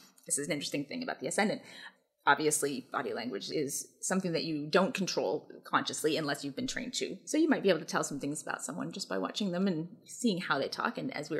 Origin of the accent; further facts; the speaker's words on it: Seattle, Washington, United States; also born or lived in Baltimore; And that actually came in handy, not just growing up in Seattle, but when I moved to, when I went to college, I went to college in Baltimore.